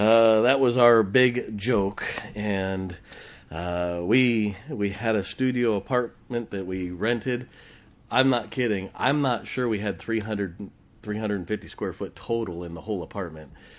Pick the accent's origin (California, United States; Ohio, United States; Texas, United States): Ohio, United States; born there; So I was born in Ohio. I graduated in Indiana from college, and I was married in Michigan.